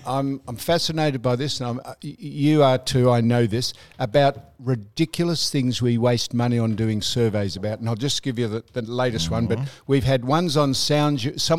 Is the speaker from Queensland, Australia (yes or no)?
no; Geelong, Victoria, Australia; So I grew up in Geelong.